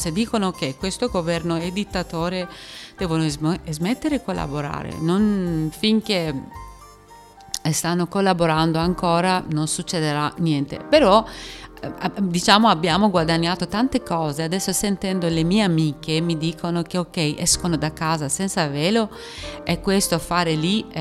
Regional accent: Iran; moved away; certo che mi manca tantissimo il mio paese, purtroppo anche nella questa situazione è molto rischioso tornare in Iran

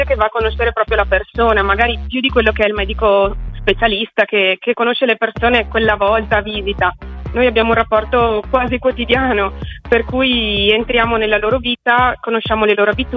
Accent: Lonigo, Veneto, Italy; sì, io sono di Lonigo, ci tengo a dirlo.

